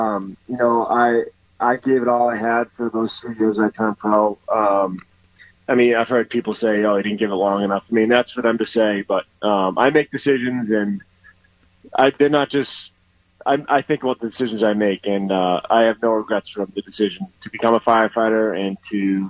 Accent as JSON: {"language": "English", "region": "New England", "country": "United States", "said": "I'm from New England, so we have some courses with hills."}